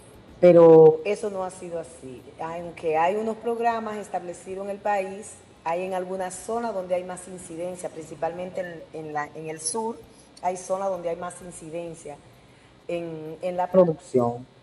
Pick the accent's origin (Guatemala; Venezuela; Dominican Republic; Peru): Dominican Republic; Peralta, Azua; de la provincia de Azua, municipio de Peralta.